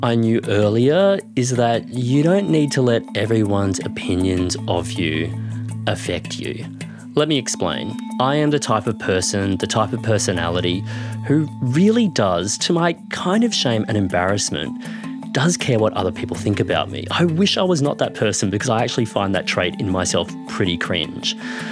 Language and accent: English; Queensland, Australia; when I was growing up in Queensland, all forms of exercise were presented to us in the form of sport.